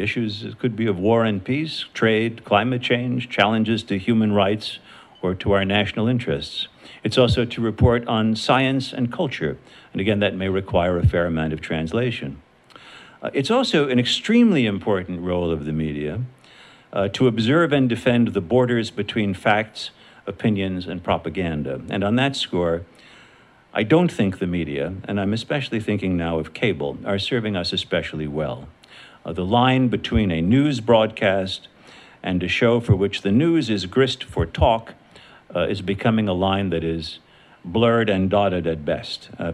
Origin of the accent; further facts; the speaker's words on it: New York City, New York, United States; What I thought was the old days of where I grew up in New York City, the newsstand with 8 daily newspapers